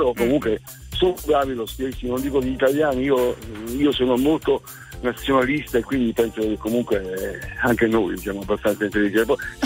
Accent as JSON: {"language": "Italian", "town": "Bologna", "region": "Emilia-Romagna", "country": "Italy", "said": "Sì, siamo da Bologna, sì, adesso andando al lavoro."}